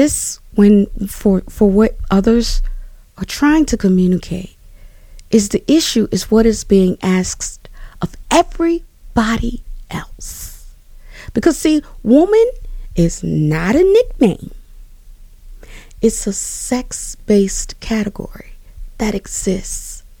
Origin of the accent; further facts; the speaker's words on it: the South, United States; I'm going to just tell you, growing up in the United States South, it's a lot of bitter, but it's so much sweet, too.